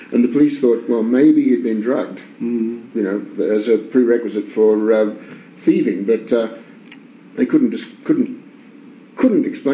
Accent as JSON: {"language": "English", "country": "Australia", "said": "I come from Australia and I've done some work with the Aborigines"}